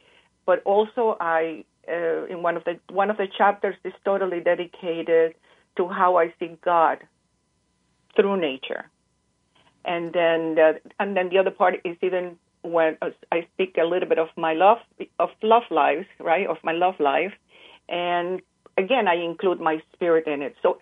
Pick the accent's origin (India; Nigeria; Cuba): Cuba; as a child, I grew up in Cuba, and I was always surrounded by the beauty of the land at the time.